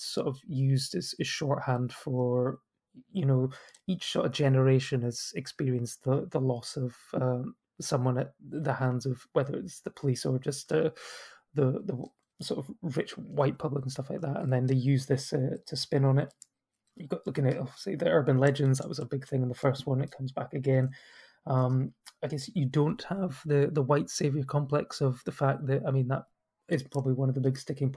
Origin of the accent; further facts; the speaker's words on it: Scotland, United Kingdom; we are all Scottish, we're all white